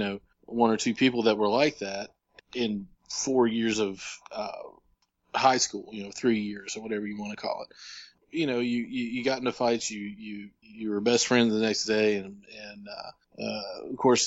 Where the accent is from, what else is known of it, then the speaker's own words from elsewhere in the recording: Chapmanville, West Virginia, United States; I grew up in Chapmanville, West Virginia, so it was a small town.